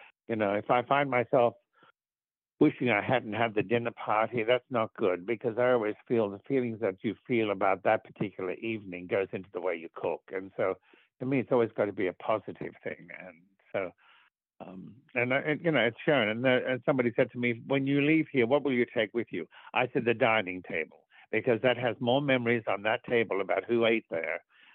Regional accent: Australia; moved away; I came from Australia to New York City

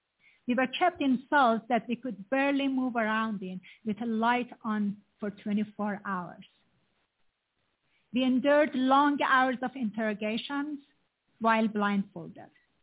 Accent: Iran; English is a second language; I grew up in Iran

